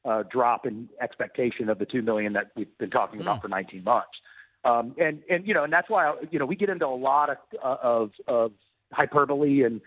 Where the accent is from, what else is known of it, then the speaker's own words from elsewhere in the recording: United States; But I think this is a no-brainer as an American.